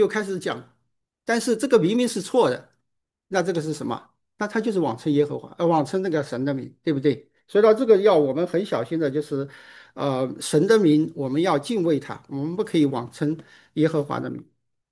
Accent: China; 那我们是来自一个中国这个 culture 里面，

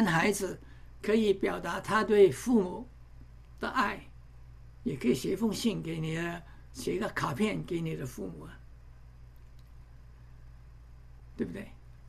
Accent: Malaysia; now in Singapore; 这个是在新加坡我是马来西亚人

